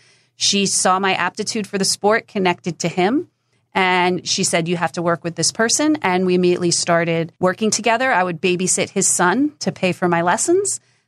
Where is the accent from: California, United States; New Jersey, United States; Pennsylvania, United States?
New Jersey, United States; I grew up in New Jersey, and there's a lot of high school varsity fencing in New Jersey.